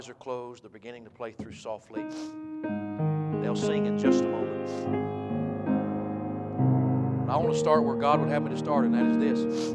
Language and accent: English; United States; The only reason that I, as an American citizen, a Gentile, knows in my heart